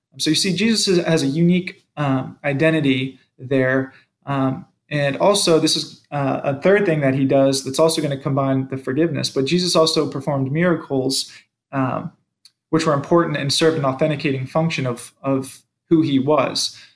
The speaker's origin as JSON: {"language": "English", "region": "Florida", "country": "United States", "tie": "born or raised there", "said": "when I was growing up in Florida, Buddhism and meditation, and those were big things with some of the martial arts that I was studying at those times."}